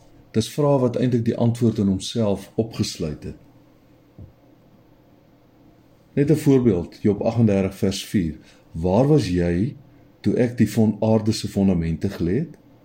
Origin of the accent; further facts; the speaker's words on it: Mpumalanga, South Africa; ek kom daar van die Laagveld af